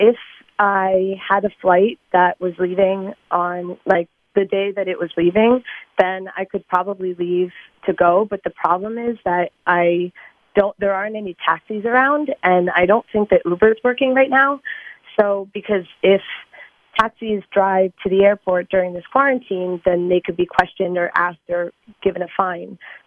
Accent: New Jersey, United States; I'm from South Jersey. So I'm probably going to fly to Miami and then figure out a way to get back.

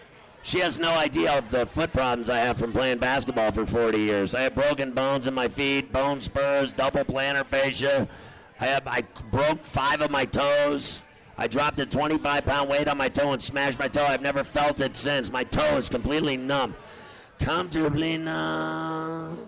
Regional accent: Pittsburgh, Pennsylvania, United States; I used to call them Jody's when I grew up in Pittsburgh.

